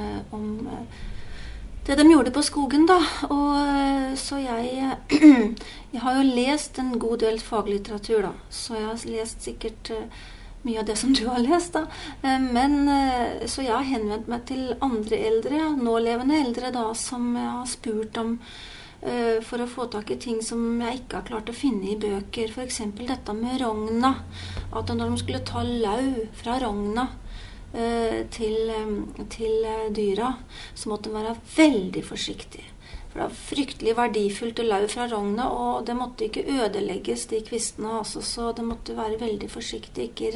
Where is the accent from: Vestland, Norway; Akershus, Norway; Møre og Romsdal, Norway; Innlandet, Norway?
Innlandet, Norway; Åsnes; Jeg vokste opp i Åsnes i Solør, da. Og der hadde vi jo både tatere og skogfinner. Men at min egen bestemor og hennes mann, og begge besteforeldrene mine på morsiden, var av skogfinsk slekt